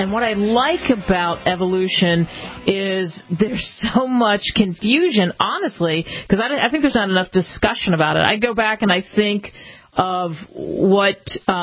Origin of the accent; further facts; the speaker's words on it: Cherry Hill, New Jersey, United States; and I grew up in Cherry Hill, New Jersey, over the bridge from Philly